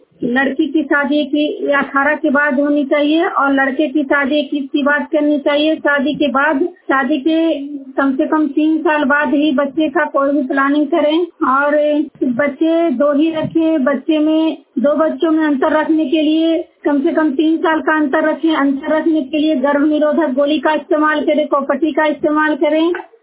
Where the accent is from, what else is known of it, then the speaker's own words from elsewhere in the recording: Bihar, India; मैं नालंदा जिला हिलसा प्रखंड की निवासी हूँ।